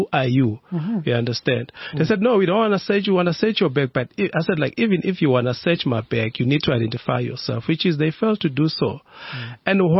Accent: South Africa; Yes, I am a South African.

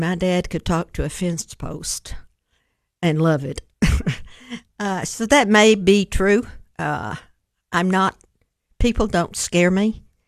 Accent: Cookeville, Tennessee, United States; But I was born and raised here in Cookeville and very proud of it. I left for a short period of time when I got through school at Tennessee Tech. But I came back home

